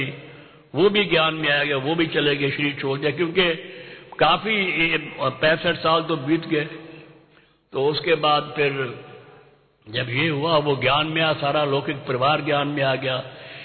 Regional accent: Haryana, India; हमारा गांव था रादौर के पास, एक गांव है वहां गए

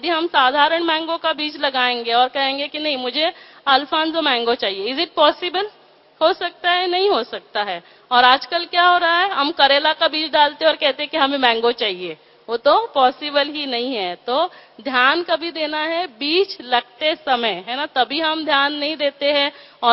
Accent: Maharashtra, India; मैं महाराष्ट्र से हूँ

